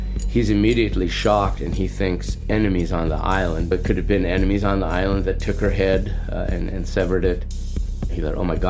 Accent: Alaska, United States; born there; In fact, I was born in Southeast Alaska.

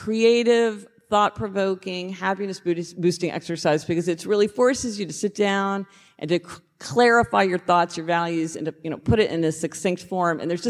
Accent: Kansas City, United States; because we're both from Kansas City

